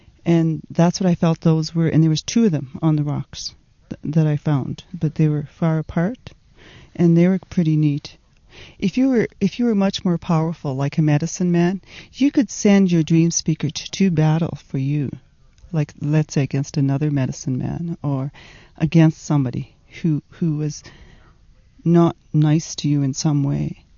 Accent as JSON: {"language": "English", "town": "La Ronge", "region": "Saskatchewan", "country": "Canada", "tie": "born or raised there", "said": "I'm from La Ronge area. I was raised in the Lower Foster area"}